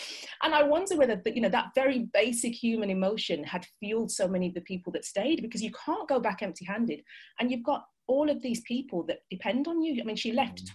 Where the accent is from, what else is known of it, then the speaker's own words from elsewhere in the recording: Birmingham, West Midlands, United Kingdom; as a Brummie growing up in the suburbs.